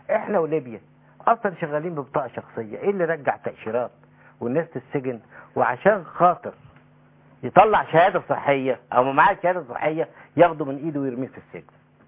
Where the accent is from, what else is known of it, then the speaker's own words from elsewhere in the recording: Faiyum, Faiyum Governorate, Egypt; وأنا أعرفهم لأن أنا أصلا من الفيوم